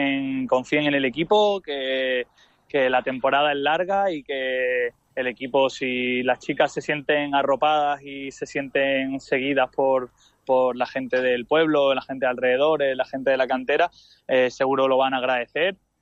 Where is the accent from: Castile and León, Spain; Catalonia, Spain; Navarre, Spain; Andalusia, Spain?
Andalusia, Spain; Málaga; Yo soy malagueño